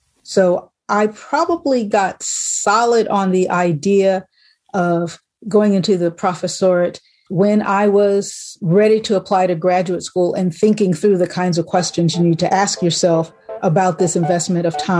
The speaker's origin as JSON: {"language": "English", "region": "Maryland", "country": "United States", "tie": "born or raised there", "said": "So I grew up in Maryland. So here, so we have the Philly to D.C. thing together."}